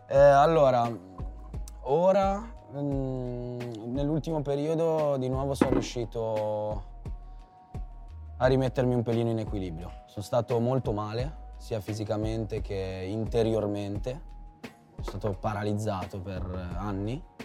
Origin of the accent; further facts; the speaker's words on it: Cogoleto, Liguria, Italy; io ero abituato a scendere da Sciarborasca a Cogoleto nel mio paesino, quei 4 km completo nel buio.